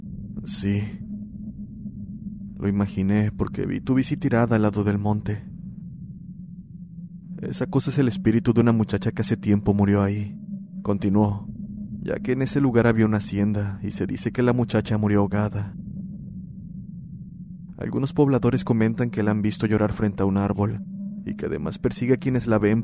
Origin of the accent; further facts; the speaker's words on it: Argentina; soy de Argentina.